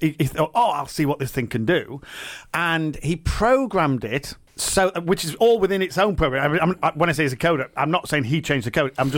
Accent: Sheffield, Yorkshire and the Humber, United Kingdom; I grew up in Sheffield, and in Sheffield in the 70s, when you got on a bus as a kid, it was 2p.

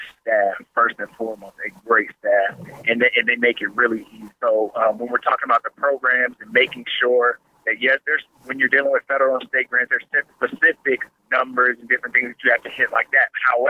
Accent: Colorado Springs, Colorado, United States; Born and raised in Colorado Springs, Southeast Colorado Springs. I'm a Sierra High School graduate.

